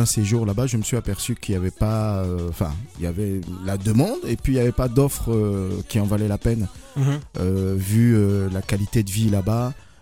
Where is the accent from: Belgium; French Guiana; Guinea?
Guinea; also born or lived in Côte d'Ivoire; now in Paris, France; Métisse français, guinéen, donc vivant à Paris. Bon, j'ai fait mon enfance en Afrique, en Guinée, Côte d'Ivoire. Et ensuite, je suis venu en France pour les études.